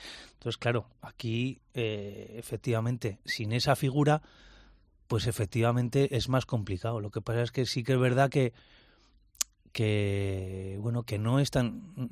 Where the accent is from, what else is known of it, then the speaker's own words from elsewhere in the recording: Murguía, Basque Country, Spain; el Santuario de Oro, en Murguía, en mi pueblo. La verdad que es un sitio que ves todo el Valle de Zuya